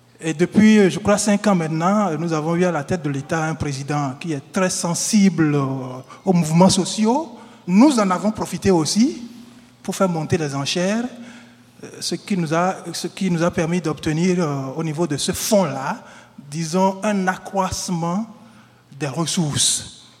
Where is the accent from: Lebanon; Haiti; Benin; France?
Benin; au moins chez nous au Bénin, nous les artistes constitués en association